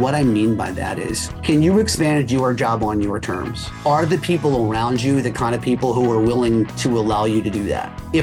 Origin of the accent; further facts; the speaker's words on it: Philadelphia, Pennsylvania, United States; I grew up in Northeast Philadelphia. I was studying marketing and communications locally at LaSalle University